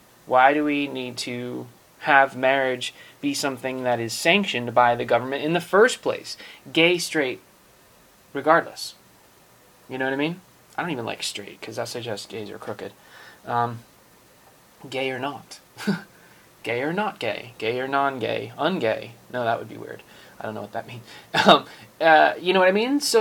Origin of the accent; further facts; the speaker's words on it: New York, United States; born there; I was born in New York, not New York City, but New York State, just actually about 20 minutes north of here, where I live now.